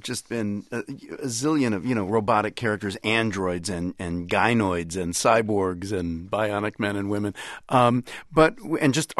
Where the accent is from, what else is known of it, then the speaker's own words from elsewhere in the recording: Dayton, Ohio, United States; Right near my hometown of Dayton, I'm sorry.